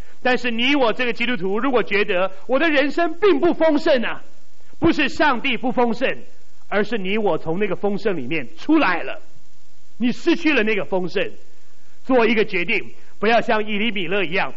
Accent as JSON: {"language": "Chinese", "country": "Taiwan"}